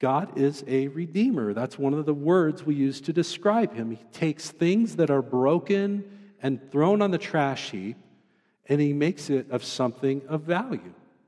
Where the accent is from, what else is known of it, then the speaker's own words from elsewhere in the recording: Oregon, United States; Now, when I was younger, I grew up in Oregon, and if you've ever been to Oregon